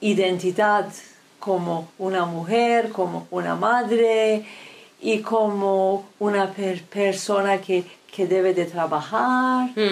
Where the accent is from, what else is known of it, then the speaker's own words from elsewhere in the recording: Turkey; first language French; Spanish is a second language; moved away; estaba en la Turquía